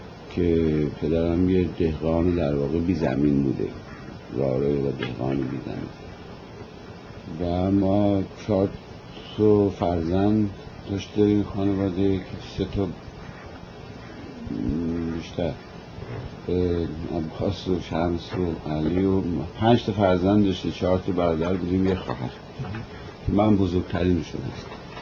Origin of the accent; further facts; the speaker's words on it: Rudbar, Gilan, Iran; born there; من در رودبار متولد شدم، همون شهری که در زلزله اخیر بکلی از بین رفت، و تاریخ تولدم در شناسنامه 9 تیر 1314 است،